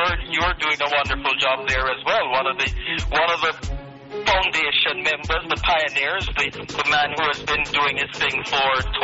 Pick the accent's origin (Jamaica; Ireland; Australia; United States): Jamaica; moved away as an adult; now in Canada; I'm from Jamaica.